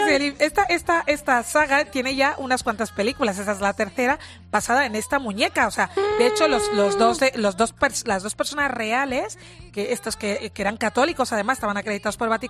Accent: Equatorial Guinea; born there; yo soy una mujer española, nacida en Guinea Ecuatorial, negra

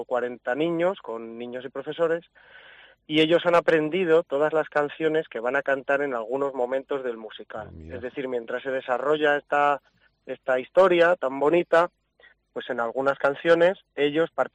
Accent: Valladolid, Castile and León, Spain; Sí, somos de Valladolid.

